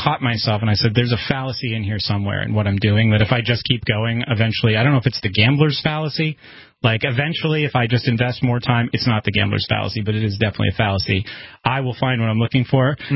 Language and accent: English; Manchester, New Hampshire, United States; I'm from New Hampshire. I grew up in that area.